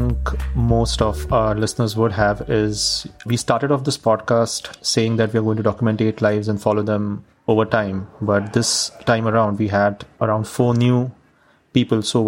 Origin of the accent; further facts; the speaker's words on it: Mumbai, Maharashtra, India; given the fact that I come from Mumbai, the only time there is pin drop silence here is from 1 a.m. to 6 a.m.